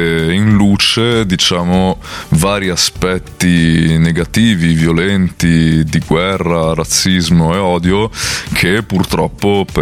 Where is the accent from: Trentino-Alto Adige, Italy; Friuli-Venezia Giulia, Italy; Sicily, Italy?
Friuli-Venezia Giulia, Italy; Udine; born there; Sono nato a Udine